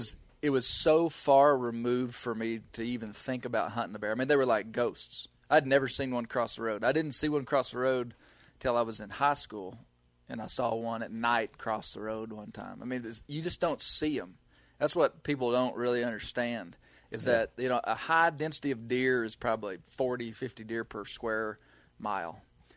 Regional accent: Mena, Arkansas, United States; And so growing up in Mena, I saw my first bear in the back of a pickup truck in 1990.

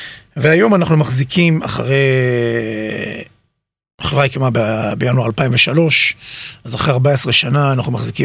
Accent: Petah Tikva, Central District, Israel; אני בן 45, נשוי, פלוס 4, גדלתי בפתח תקווה, בשכונת קריית מטלון, לאחר מכן עברתי לכפר גנים בפתח תקווה, כל שנותיי וחיי היו בפתח תקווה, מלבד הפסקה קטנה שגרנו באורנית שנתיים

